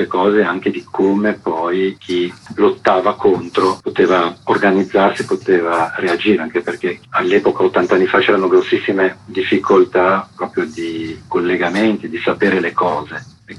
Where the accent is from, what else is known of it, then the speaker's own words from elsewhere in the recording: Genoa, Liguria, Italy; Io genovese